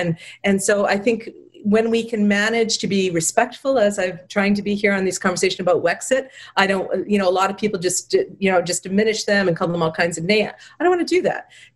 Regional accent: Canada; And that kind of became our Canadian culture from a beer commercial.

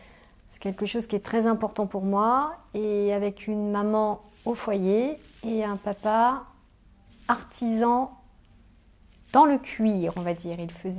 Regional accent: Aulnay-sous-Bois, Île-de-France, France; also born or lived in Le Blanc-Mesnil; Je suis née à Leblanc-Ménil, une commune du 93, mais j'ai grandi à Aulnay-sous-Bois, donc pas très loin, pendant 27 ans. J'ai habité là-bas pendant 27 ans.

